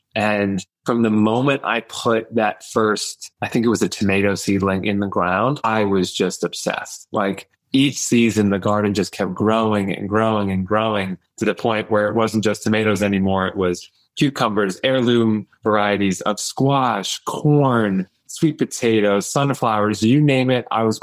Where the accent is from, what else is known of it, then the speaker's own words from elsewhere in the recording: White Plains, New York, United States; I grew up in White Plains, New York, not too far from our host here today.